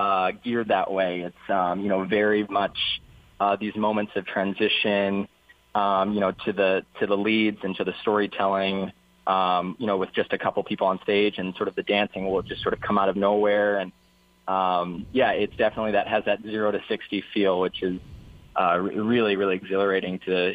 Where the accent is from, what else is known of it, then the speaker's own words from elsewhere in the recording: Hawaii, United States; So I was sort of a hip-hop dancer growing up in Hawaii